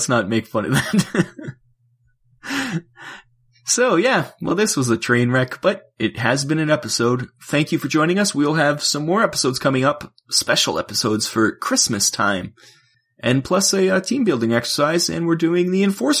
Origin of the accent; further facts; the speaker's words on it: Canada; We just don't know. We're Canadian.